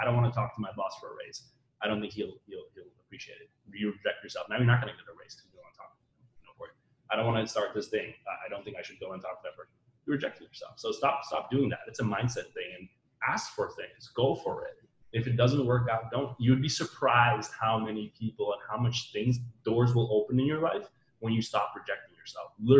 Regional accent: Netherlands; Now, I'm from Europe, and in Europe, like, when I'm from Western Europe, I'm from the Netherlands, great country, awesome place, but like there, we just don't think big.

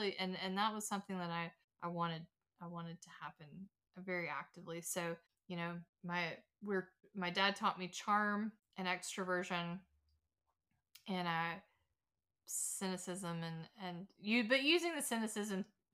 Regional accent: Georgia, United States; I'm from Georgia, from two parents who didn't finish college

